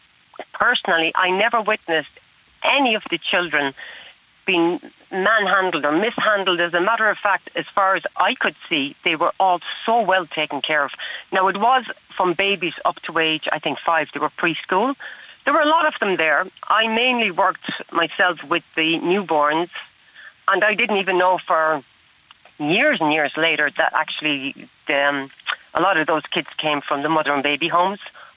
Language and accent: English; Carlow, Leinster, Ireland; I'm from Carlow, grew up, I wasn't exposed to any other religion